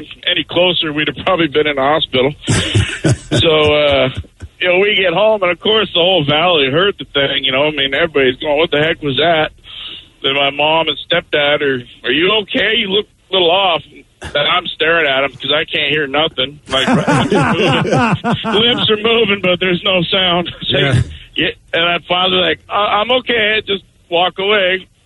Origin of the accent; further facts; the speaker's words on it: Ravensdale, Washington, United States; So, fellas, back in the 80s, when I was about 10, I came across a bunch of old mining stuff. I grew up out in Ravensdale